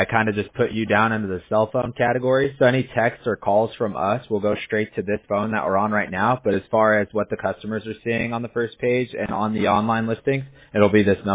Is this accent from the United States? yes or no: yes; California, United States; I'm a Chargers fan. I grew up in Southern California.